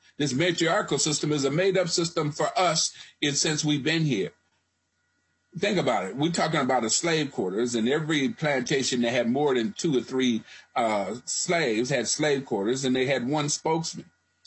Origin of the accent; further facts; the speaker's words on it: Charleston, South Carolina, United States; I'm from Charleston, South Carolina. Both sides of my family are you know, descendants of slaves.